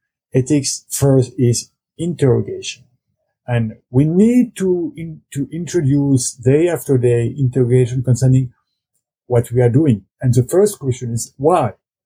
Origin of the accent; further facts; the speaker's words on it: France; I come from France.